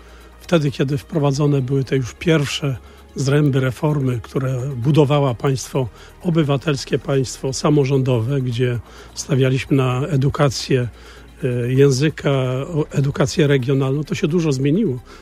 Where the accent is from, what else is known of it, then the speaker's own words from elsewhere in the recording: Rumia, Pomeranian Voivodeship, Poland; born there; ja się urodziłem w Rumi, czyli na Kaszubach. Mój ojciec był Kaszubą, ale mam właśnie połowę krwi kaszubskiej, natomiast połowa to jest rosyjska